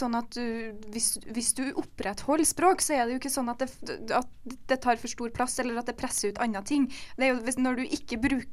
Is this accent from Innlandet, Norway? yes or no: no; Trøndelag, Norway; du kan jo bare spørre meg som trønder.